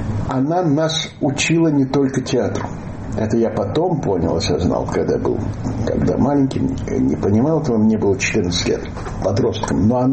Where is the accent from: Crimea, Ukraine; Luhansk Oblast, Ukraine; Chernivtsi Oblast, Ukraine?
Chernivtsi Oblast, Ukraine; Chernivtsi; Я рос в Черновцах, да.